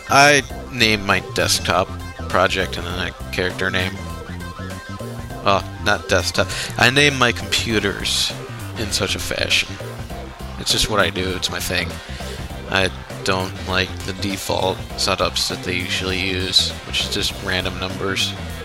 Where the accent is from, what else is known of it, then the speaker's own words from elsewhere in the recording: Chicago, Illinois, United States; For those who don't get it, I'm from the Chicago area